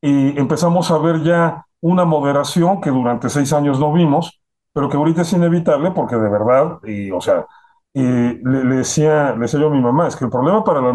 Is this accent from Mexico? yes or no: yes; Mexico; uno como mexicano sabe que esto no es del todo cierto